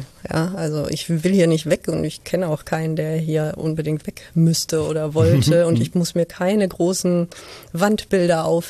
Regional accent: Cologne, North Rhine-Westphalia, Germany; Ich bin Kölnerin.

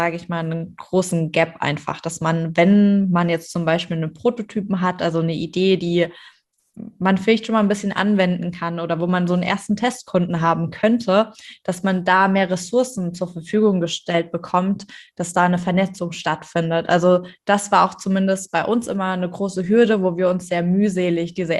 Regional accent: Hesse, Germany; Wir kommen ja auch aus dem Raum Hessen.

